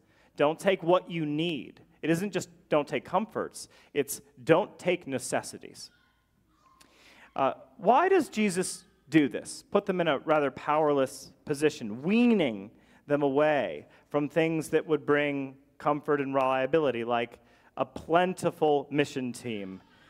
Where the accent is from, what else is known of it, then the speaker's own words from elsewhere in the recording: Zelienople, Pennsylvania, United States; But then I had to leave my hometown. I grew up in Harmony in Zillionople, and I left to move here